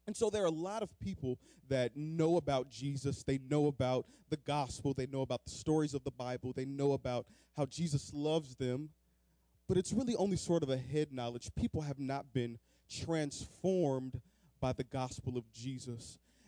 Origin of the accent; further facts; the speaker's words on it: California, United States; now in New Orleans, United States; And so I grew up in California, loved it, but I decided to come all the way out to Louisiana.